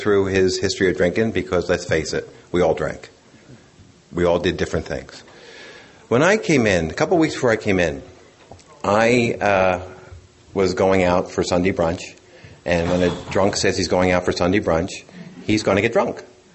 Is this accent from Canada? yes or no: no; Philadelphia, Pennsylvania, United States; Now, I'm from Philadelphia, Pennsylvania. My father has 46 years in this program, so I knew what he was talking about.